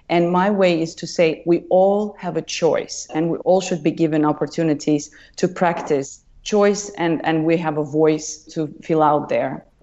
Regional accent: Uzbekistan; now in Helsinki, Finland; And I want to say hello from Helsinki. I moved from Uzbekistan 16 years ago.

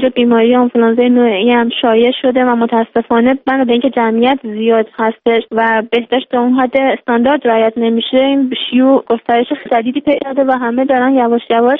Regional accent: Iran; به عنوان یک ایرانی درخواست میکنم به وضعیت پدر من رسیدگی کنن.

